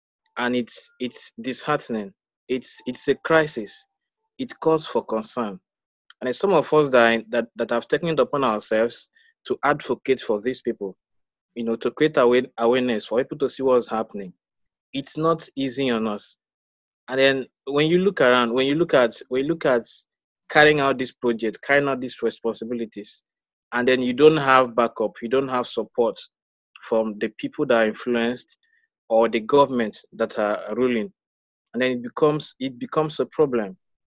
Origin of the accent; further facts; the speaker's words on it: Nigeria; You know, I am from Nigeria.